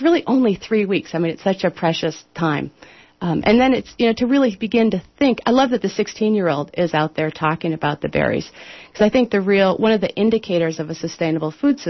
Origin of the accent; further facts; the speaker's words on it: Evanston, Illinois, United States; moved away as an adult; also born or lived in Chicago; I grew up in Chicago, just north of Chicago in Evanston, Illinois. And when I came out to the Northwest in about 1980